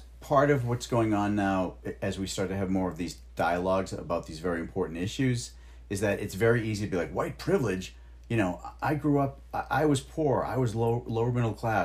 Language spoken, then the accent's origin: English; Ireland; I'm Irish.